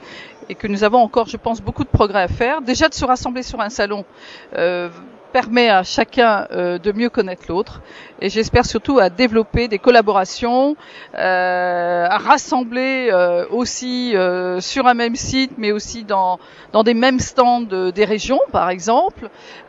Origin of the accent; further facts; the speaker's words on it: Brest, Brittany, France; en même temps je suis bretonne et brestoise.